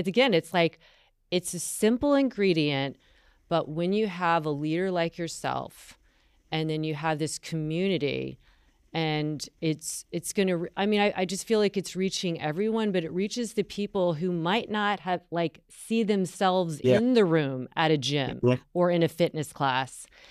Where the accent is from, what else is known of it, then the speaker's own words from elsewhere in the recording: North Carolina, United States; I'm from North Carolina and the South.